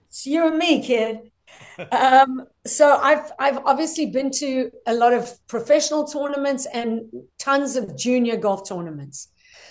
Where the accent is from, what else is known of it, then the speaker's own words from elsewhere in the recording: South Africa; I'm from South Africa.